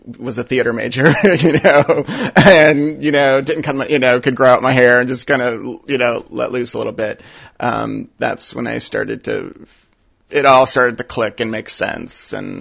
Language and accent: English; Detroit, Michigan, United States; also born or lived in Kalamazoo / Ann Arbor / Ypsilanti; Yep, I grew up in Detroit, like the northwest side of Detroit, kind of on the edge of suburbia, you know. Great neighborhood to grow up in.